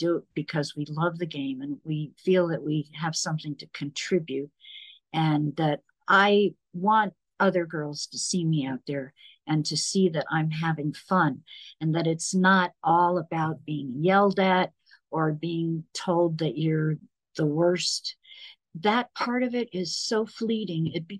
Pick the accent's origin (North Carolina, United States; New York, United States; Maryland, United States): New York, United States; because I grew up in New York. I didn't need to know how to drive.